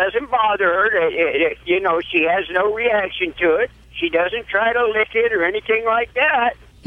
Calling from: Windsor, New York, United States; I'm over here in Windsor, New York.

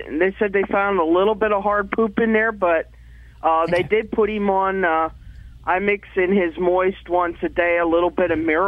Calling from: Burnville, Pennsylvania, United States; Calling from Burnville, Pennsylvania, near Reading. Listen to WEEU.

